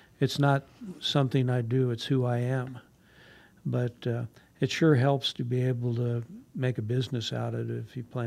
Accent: New Jersey, United States; You know, I grew up in New Jersey around the hustle and bustle, and where we lived was considered out in the country then, but still it's just so busy and there are so many people.

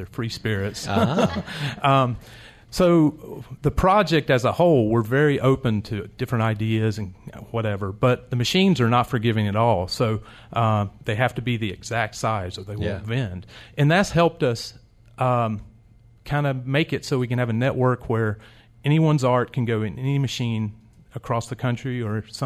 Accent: Concord, North Carolina, United States; I grew up in Concord, North Carolina.

